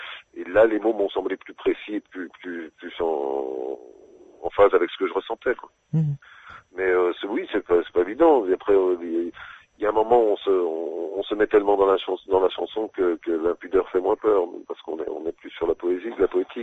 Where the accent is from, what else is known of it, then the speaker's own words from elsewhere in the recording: Dijon, Bourgogne-Franche-Comté, France; non, je suis pas de Paris. On m'a souvent affublé de cette expression Titi parisien. Je suis pas du tout parisien. Et c'est … un autre chanteur